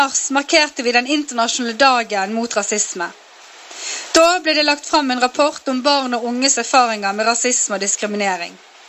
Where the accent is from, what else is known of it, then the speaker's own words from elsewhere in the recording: Western Norway, Norway; Vi vokste begge opp på Vestlandet, ikke så langt ifra hverandre. Og vi var begge mørke i huden.